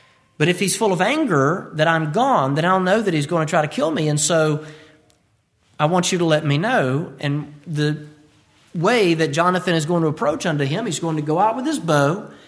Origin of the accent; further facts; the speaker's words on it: United States; Isn't that weird to see as an American? We don't do that. What do? We shake hands. That's our way of greeting.